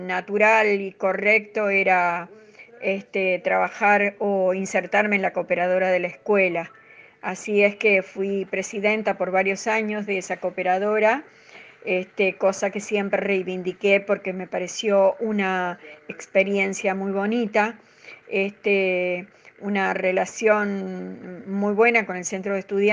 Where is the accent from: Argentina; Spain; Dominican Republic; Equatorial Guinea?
Argentina; que vivimos como argentinos